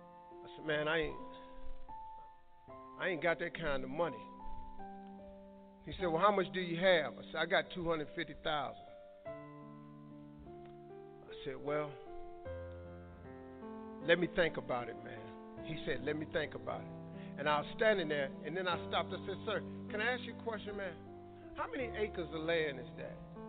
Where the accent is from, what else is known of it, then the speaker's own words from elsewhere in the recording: Cleveland, Ohio, United States; I'm from Cleveland. I do things.